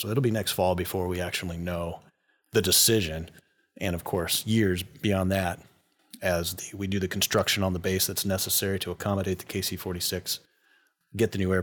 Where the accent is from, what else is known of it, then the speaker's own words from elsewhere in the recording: Missouri, United States; And I missed, my home state and my friends and my family immensely. But if I saw the Royals or the Chiefs on TV, it was just the best feeling in the world.